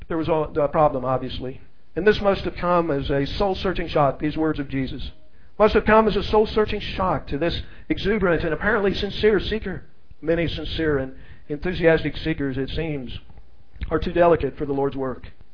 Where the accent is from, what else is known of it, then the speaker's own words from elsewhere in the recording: Chicago, Illinois, United States; moved away as an adult; now in Alturas, United States; I came from Chicago, well, my wife and I and our children. We moved here, not here to Alturas, but to Southern California. I think if we'd known we were going to be in Alturas, we probably would have stayed in Illinois.